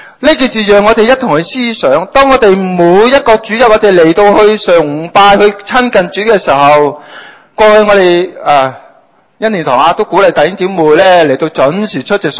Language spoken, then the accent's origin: Cantonese; China; 听见我中国人有句说话叫万丈高楼从地起